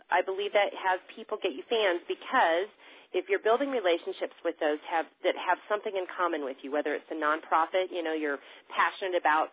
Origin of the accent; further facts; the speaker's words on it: California, United States; moved away as an adult; And I came from Southern California 4 years ago